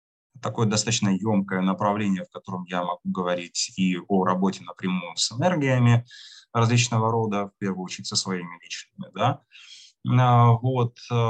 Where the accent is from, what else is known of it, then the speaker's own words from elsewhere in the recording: Rostov-on-Don, Rostov Oblast, Russia; в городе, где я жил, да, где я родился, в Ростове-на-Дону